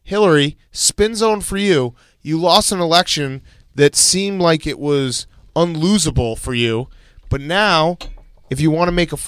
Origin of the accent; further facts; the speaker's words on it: Canada; accent: Canadian; I can sense my Canadian accent is seeping into this whole thing.